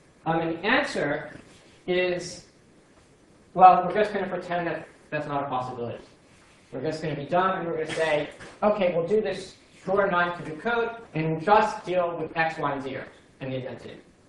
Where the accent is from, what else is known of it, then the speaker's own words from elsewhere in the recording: United States; now you know I'm American.